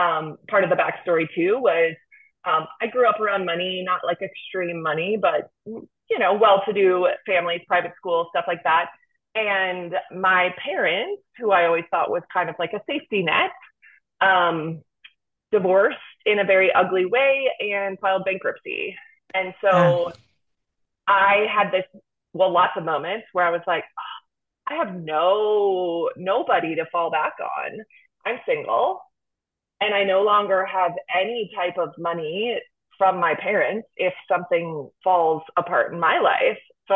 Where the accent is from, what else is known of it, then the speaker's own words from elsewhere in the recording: Midwest, United States; I'm from the Midwest, so a lot of my friends had kids in their 20s from back home.